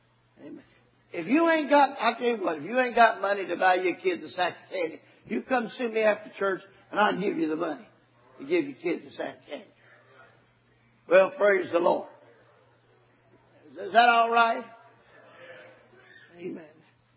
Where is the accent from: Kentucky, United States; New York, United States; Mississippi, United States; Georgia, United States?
Kentucky, United States; Morton's Gap; And I was from Kentucky, and I didn't understand.